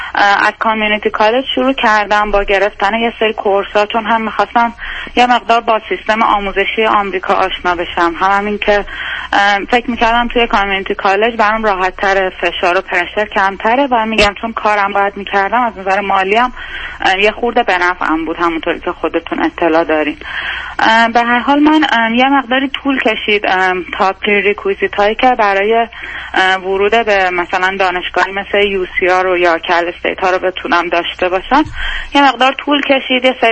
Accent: Iran; moved away as an adult; now in United States; من 29 سالمه، حدود 22 سالم که بود از ایران مهاجرت کردم آمریکا همراه مادرم و اونجا زندگی میکردیم

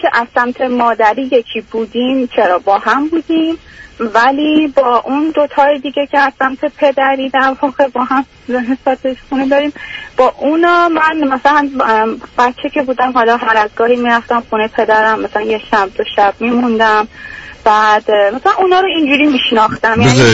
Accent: Iran; moved away as an adult; now in United States; 30 سالمه، تقریبا داره میشه 31 سالم، 5 ساله تقریبا یا بیشتر، حدودا 5 سال خورده که از ایران اومدم و امریکا زندگی میکنم.

